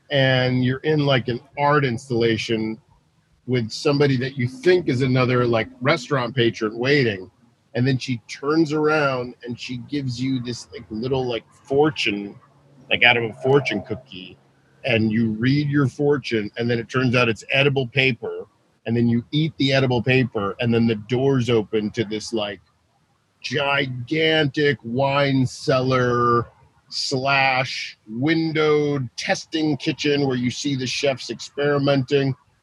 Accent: Boca Raton, Florida, United States; I'm from Boca Raton, Florida.

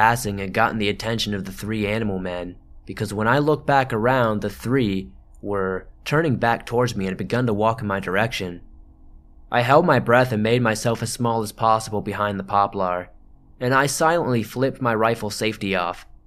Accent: Ohio, United States; Growing up in Ohio, in the Appalachian foothills, I was rather used to the terrain

